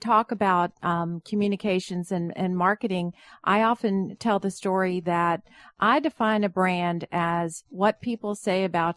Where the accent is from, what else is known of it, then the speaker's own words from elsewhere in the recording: North Carolina, United States; also born or lived in Boston; I'm from North Carolina, but I lived in Boston for a number of years right out of college.